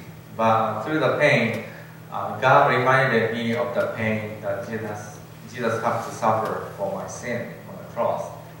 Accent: Japan; my wife is Carrie. We are both born and raised in Japan.

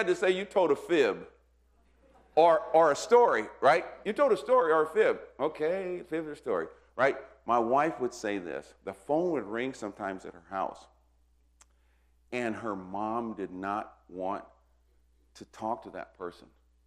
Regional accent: Illinois, United States; I grew up right outside of St. Louis, but I was about 45 minutes from Kentucky. So we were really in the South, Southern Illinois, where it was classified.

